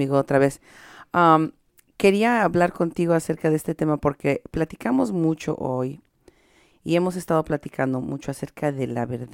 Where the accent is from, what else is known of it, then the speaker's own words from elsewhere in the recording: Mexico; entre más comodidad obtenemos como mexicanos, como latinos, muchas veces nos empezamos a olvidar de los que se quedaron allá abajo.